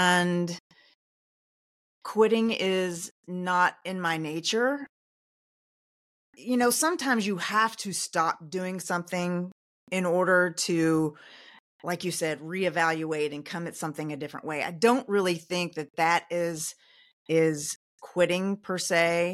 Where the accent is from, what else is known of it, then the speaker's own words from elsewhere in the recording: Louisville, Kentucky, United States; I'm a Kentucky girl. I live in Louisville, Kentucky. I've lived here my whole life.